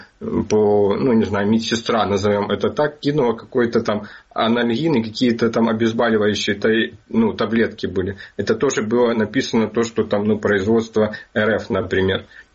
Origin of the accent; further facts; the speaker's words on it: Ukraine; я горжусь тем, что я украинец